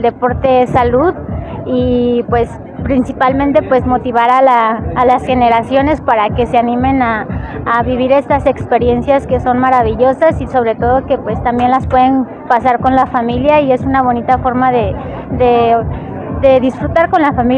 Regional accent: Ixtapaluca, State of Mexico, Mexico; Soy del Estado de México, de Ixtapaluca.

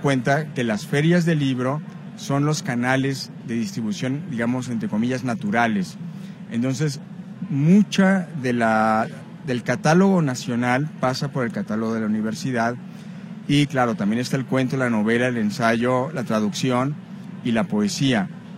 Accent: Tijuana, Baja California, Mexico; yo amo Tijuana, soy de Tijuana

